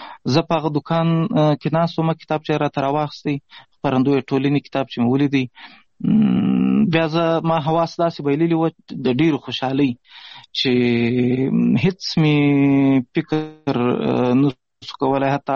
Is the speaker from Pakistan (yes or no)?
yes; Pishin, Balochistan, Pakistan; also born or lived in Ghazni; زه خو اصلا د افغانستان د غزنی ولایت اوسېدونکی یم. د مهاجرت شپې ورځې په پاکستان کې تیروم. په پاکستان کې زیږیدلی یم. د کوټې سره نږدې پښین ښار ګوټی ورته وایي، په دې پښین ښار کې اوسېږم.